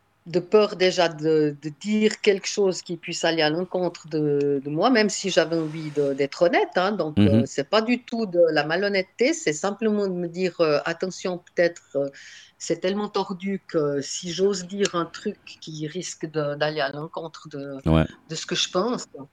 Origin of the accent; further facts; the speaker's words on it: Switzerland; Ben, parce que je suis suisse